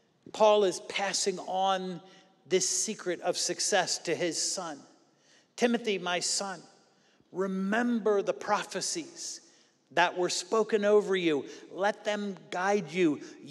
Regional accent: Philadelphia, Pennsylvania, United States; One was in Maine, central Maine, and one was in Florida. I'm from Philly. I love Florida. I love the warmth. I hate the winter.

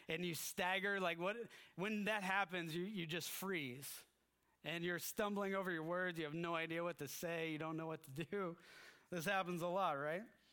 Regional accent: Canada; And so being a Canadian, I needed to get a visa to get into the country

